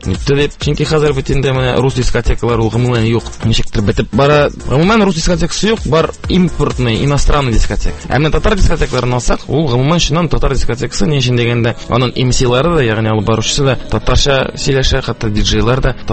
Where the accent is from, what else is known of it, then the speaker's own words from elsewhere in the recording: Kazan, Tatarstan, Russia; born there; 30 октябрында 1982 жылына дүйнөгө барыкка келдим. Өзүм мен Казанда тудым. Әти шулай ук Казан егети, ул да булса менә элек Яңа Бистә дигән бистә бар ие. Шунда туып үскән, аның әти-әнисе Арша ягыннан килгәннәр. Әни минем тумышы белән Финляндиядә туган.